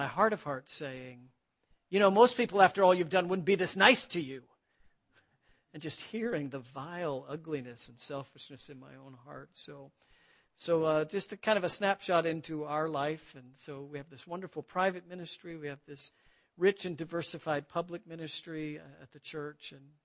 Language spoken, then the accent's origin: English; Florida, United States; also born or lived in Arkansas; I grew up in South Florida, and for the last 5 years, I've had the opportunity as an old man to go back home. And so Florida makes sense to me, and the culture and the climate is my preference.